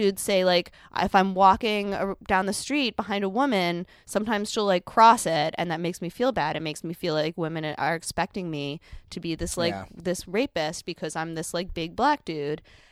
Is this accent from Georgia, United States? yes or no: no; New York City, New York, United States; I was always taught growing up in New York City, like, you never, ever get in an unmarked cab.